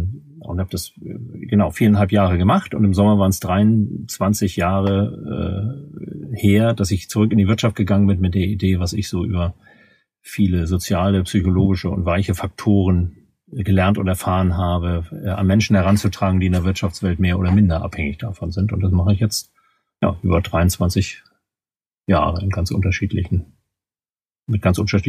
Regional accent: Hamburg, Germany; born there; now in Lower Saxony, Germany; stamme ich aus dem norddeutschen Raum. Ich bin in Hamburg geboren, in der Hansestadt Hamburg und wohne quasi, wenn man südlich der Elbe Hamburg verlässt, zwischen der Hamburger Landesgrenze und Buxtehude, in so einem ganz klitzekleinen Dorf mitten im Wald

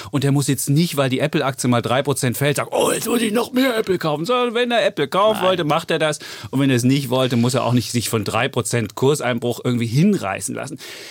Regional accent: East Germany, Germany; Da bin ich ein Ossi.

